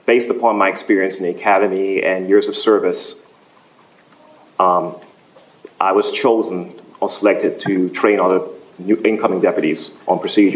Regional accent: Albany, Georgia, United States; And in my case, it was very unique because I came from Albany, Georgia.

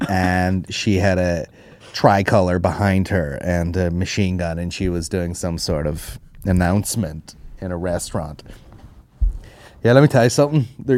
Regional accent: United States; but because I'm American, they're like, she doesn't know any better.

